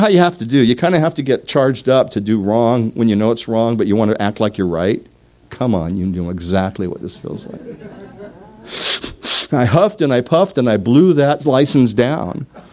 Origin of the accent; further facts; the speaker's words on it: Oregon, United States; But I'm from Oregon. I'm an original Oregonian. I'm a native son.